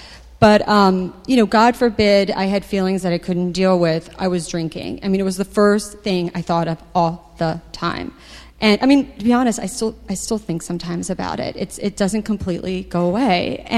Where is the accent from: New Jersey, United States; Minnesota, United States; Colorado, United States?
New Jersey, United States; So I'm from New Jersey, South Jersey, near Philadelphia.